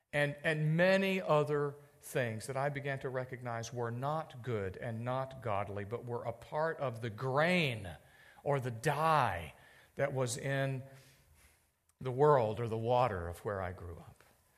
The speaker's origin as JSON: {"language": "English", "region": "the South", "country": "United States", "tie": "born or raised there", "said": "I grew up in the South."}